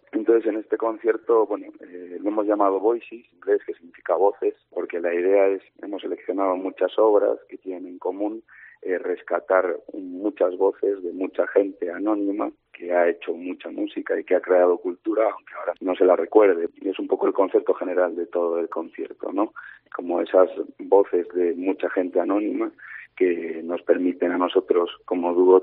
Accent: Astorga, Castile and León, Spain; los dos somos de León, tenemos los dos 26 años ahora, y yo soy de Astorga

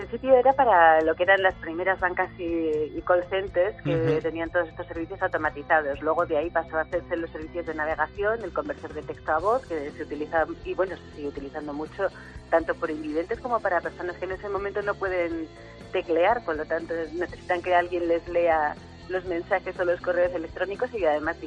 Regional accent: Basque Country, Spain; also born or lived in China; now in Vitoria-Gasteiz, Spain; Soy de Vizcaya, pero vivo en Vitoria.

